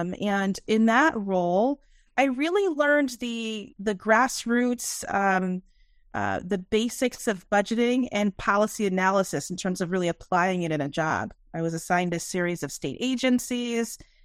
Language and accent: English; Connecticut, United States; So I am born and raised in Connecticut, and I was raised by a single parent mom.